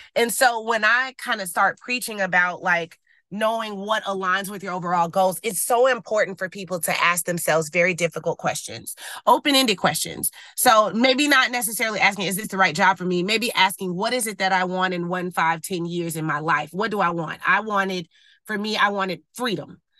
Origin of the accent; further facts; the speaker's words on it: Atlanta, Georgia, United States; I'm from the Atlanta area. I knew I wanted to keep it in an area that I was familiar with.